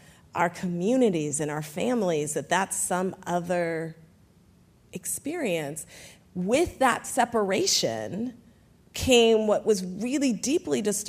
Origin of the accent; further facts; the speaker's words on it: California, United States; also born or lived in Colorado; I am a child of the American West. That's the landscape. I was born in Colorado. I was raised in California. I now live in Colorado again.